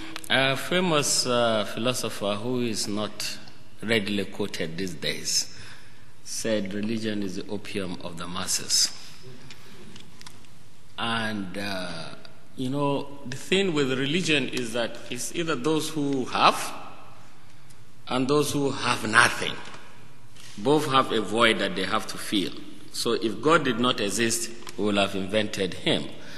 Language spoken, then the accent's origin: English; Nigeria; I come from Nigeria.